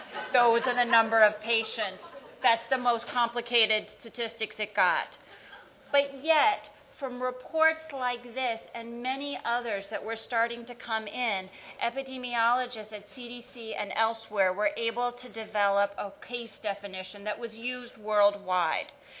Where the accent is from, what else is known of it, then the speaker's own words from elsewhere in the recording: New York, United States; a big booming voice that I have from all my years as a New Yorker.